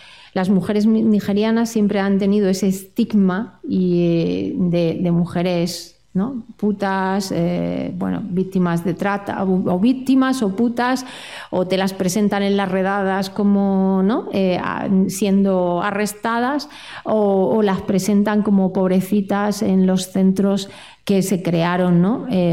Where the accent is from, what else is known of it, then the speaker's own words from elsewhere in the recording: El Ejido, Andalusia, Spain; con la gente de mi pueblo, que un día está tan normal con sus hijos, hijas e hijes y al día siguiente sale a matar a gente, ¿no? Nadie ha investigado eso, ¿no? Porque claro, la gente de Lejido